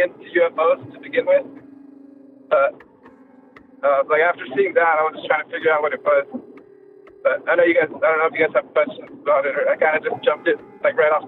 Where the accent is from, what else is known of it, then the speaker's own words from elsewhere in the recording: California, United States; I'm from California. I'm driving into work right now